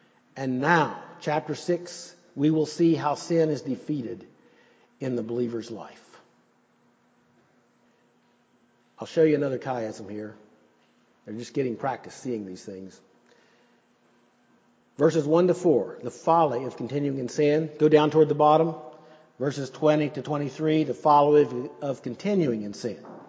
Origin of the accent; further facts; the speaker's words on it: United States; born there; I think it's a privilege that I was born in the United States.